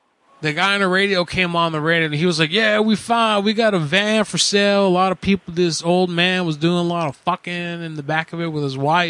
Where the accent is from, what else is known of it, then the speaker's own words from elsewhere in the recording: Ohio, United States; I sold my land for some fracking. I did some fracking sales. I came from Ohio.